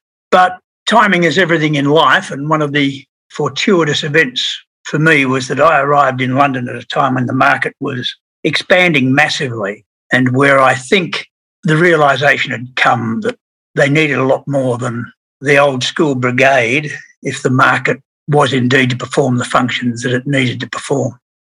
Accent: Seymour, Victoria, Australia; I was born in Seymour and for many years moved around Victoria as a young child.

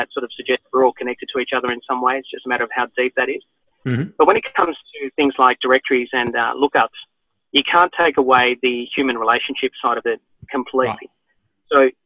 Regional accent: Australia; But when you step back a bit, as an Australian, I'm not using the same practice 100% of the time.

